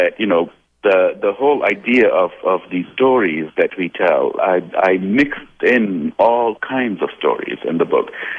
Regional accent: United States; I want to say I'm an American and I'm an Arab.

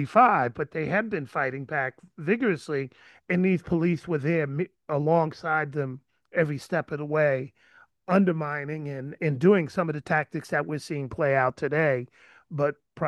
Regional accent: New York, United States; they had a Purple Squad by the time I was a kid in the 70s.

